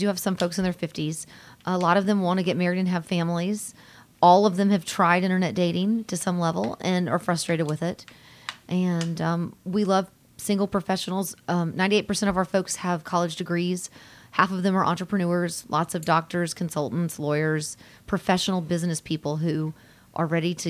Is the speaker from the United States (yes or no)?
yes; Atlanta, Georgia, United States; Oh, yes. I'm born and raised in Atlanta